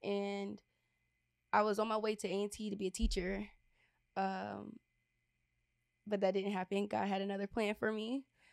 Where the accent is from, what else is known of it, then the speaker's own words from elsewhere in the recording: Wilmington, North Carolina, United States; Well, I was born and raised here in Wilmington, North Carolina. Leland, North Carolina.